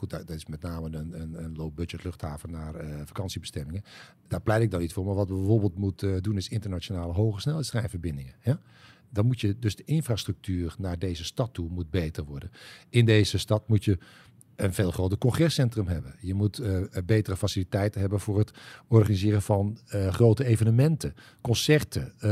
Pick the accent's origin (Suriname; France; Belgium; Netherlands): Netherlands; born there; now in North Brabant, Netherlands; Ik ben in het Westen geboren, maar ja, als ik ooit gepensioneerd raak, dan ga ik bij het VVV werken, want ik ben een echte Brabander geworden.